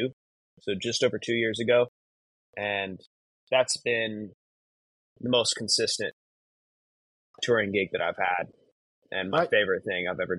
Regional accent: Missouri, United States; So I grew up in Missouri.

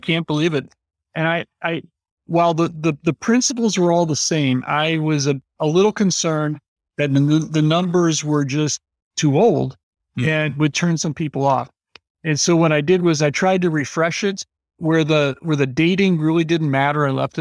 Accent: Illinois, United States; In my office, I've got a little packet of corn seeds, because I'm from Illinois. This is the corn capital of the world, you know?

